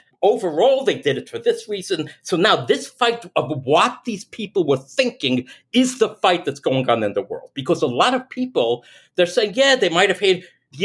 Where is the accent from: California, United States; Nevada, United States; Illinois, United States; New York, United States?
New York, United States; New York City; And so take where I come from. You know, I grew up in Borough Park, Brooklyn, right?